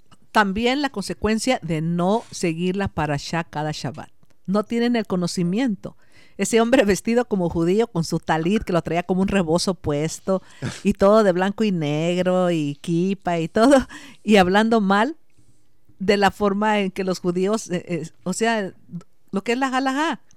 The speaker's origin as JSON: {"language": "Spanish", "country": "Mexico", "said": "Seguimos siendo mexicanos, eso no nos lo va a quitar nadie"}